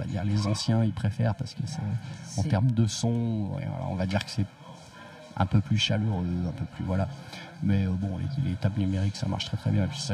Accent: Saint-Étienne, Auvergne-Rhône-Alpes, France; Alors moi, je suis pas de Grenoble à la base. Je viens de Saint-Étienne.

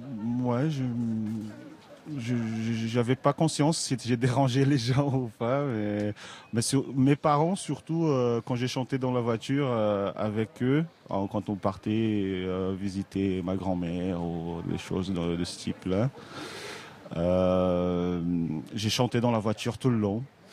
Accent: Brazil; French is a second language; now in France; Au Brésil, parce que voilà, je suis originaire du Brésil.

